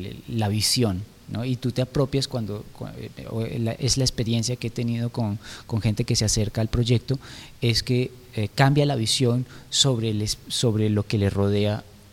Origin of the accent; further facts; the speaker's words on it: Colombia; yo soy un colombiano que está investigando el terreno europeo